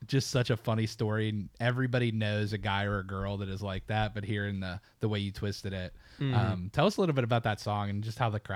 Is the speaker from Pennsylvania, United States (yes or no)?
yes; Pennsylvania, United States; You know, I'm from Western Pennsylvania, so we would travel and go to the Dusty